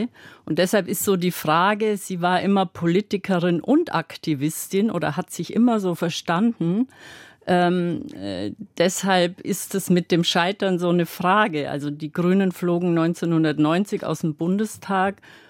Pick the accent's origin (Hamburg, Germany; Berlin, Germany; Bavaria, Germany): Bavaria, Germany; weil ich bin im Allgäu aufgewachsen.